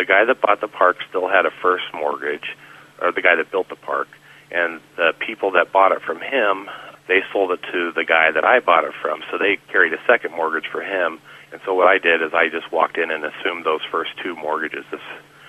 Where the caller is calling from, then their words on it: Cedar Ridge, Colorado, United States; I'm in Cedar Ridge, Colorado. It's on the western slope of Colorado.